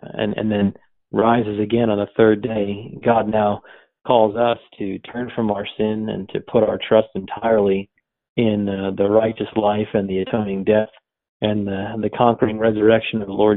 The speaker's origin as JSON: {"language": "English", "region": "New Jersey", "country": "United States", "said": "And since I'm from New Jersey, I'm a baseball fan, and I love the New York Yankees."}